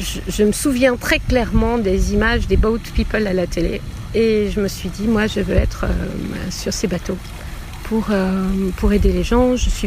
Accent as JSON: {"language": "French", "town": "Lyon", "region": "Auvergne-Rhône-Alpes", "country": "France", "tie": "born or raised there", "also_born_or_lived": "Villeurbanne", "lives_now": "Geneva, Switzerland", "said": "j'ai grandi à Lyon, dans la banlieue lyonnaise, Villeurbanne et Lyon, et voilà, pas très loin d'ici."}